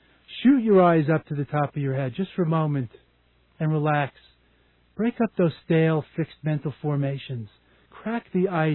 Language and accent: English; New York, United States; I grew up on Long Island